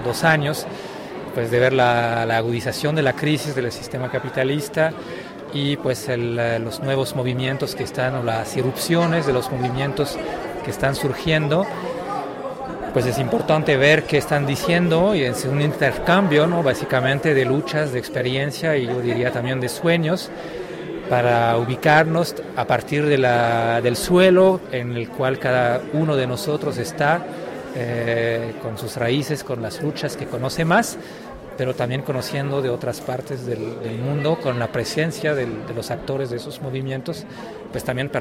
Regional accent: France; moved away; soy originario de Francia, pero vivo aquí desde hace casi 15 años.

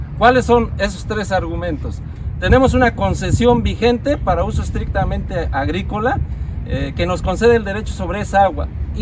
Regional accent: Cuautla, Morelos, Mexico; Compañeros, efectivamente, soy del ejido de Cuautla, uno de los ejidos afectados.

